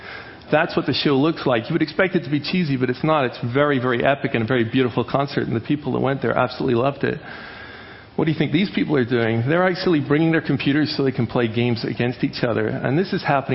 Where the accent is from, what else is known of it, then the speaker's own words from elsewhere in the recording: United Kingdom; Because I was from the United Kingdom, they thought the word ninja was a little too mean for children, so they decided to call it hero instead.